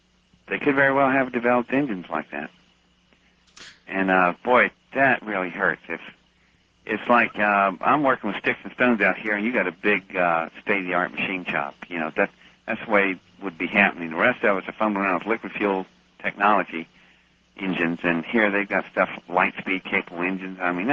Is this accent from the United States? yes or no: yes; West Virginia, United States; born there